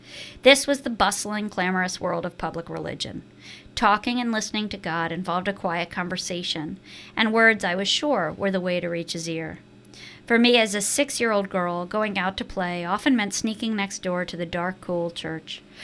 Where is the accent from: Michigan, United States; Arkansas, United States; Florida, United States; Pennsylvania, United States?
Pennsylvania, United States; Philadelphia; And I explained that I came from Philadelphia.